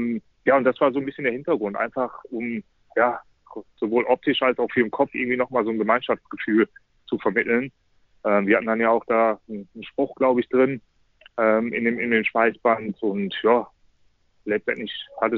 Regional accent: Essen, North Rhine-Westphalia, Germany; now in Hamburg, Germany; dass ich im Prinzip immer im Westen gelebt habe, in meiner Heimat in Essen. Und das für mich eine Riesensache war, mal, sag ich mal, diese Komfortzone zu verlassen, mal was anderes zu machen, nach Hamburg zu ziehen.

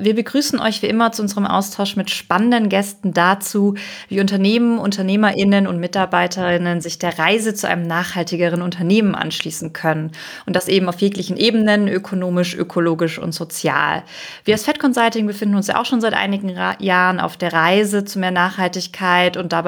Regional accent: Hamburg, Germany; das ist man ja gar nicht gewohnt als Hamburger.

